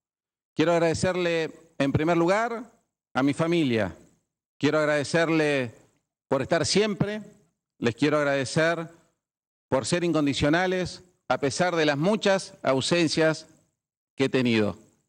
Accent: Neuquén, Argentina; También quiero decirles que valió la pena volver al norte neuquino, a mi tierra.

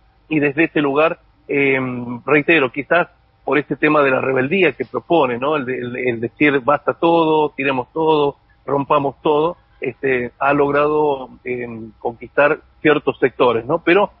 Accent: La Rioja, Argentina; eso me hace sentir orgulloso a mí como riojano

